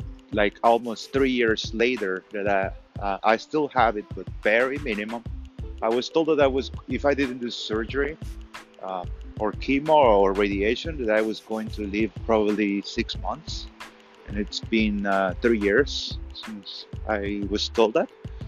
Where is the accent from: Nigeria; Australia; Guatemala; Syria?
Guatemala; English is a second language; moved away as an adult; now in United States; I am a guy from Guatemala. Currently, I am 39 years old. I'm about to turn 40 next year. I'm an illegal immigrant here in the United States